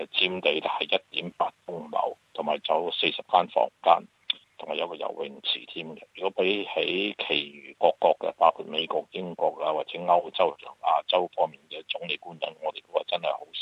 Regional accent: Australia; 是希望能够影响我哋澳洲人本土咧

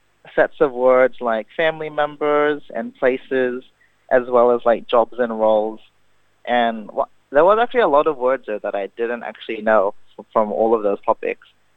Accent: Australia; born there; Like, I was born in Australia, so there's a lot of things that I feel like I'm like distant with in terms of culture.

